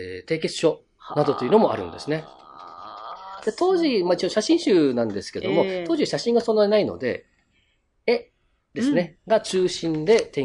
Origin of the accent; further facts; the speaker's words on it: Naha, Okinawa, Japan; 私はもう那覇生まれ那覇育ちなので非常に愛着のあるお祭りなんですけれども